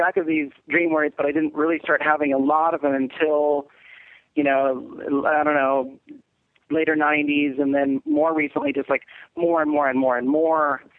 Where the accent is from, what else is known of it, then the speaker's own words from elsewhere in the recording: California, United States; Well, I grew up in Marin County, California, and there's just a lot of weird stuff here.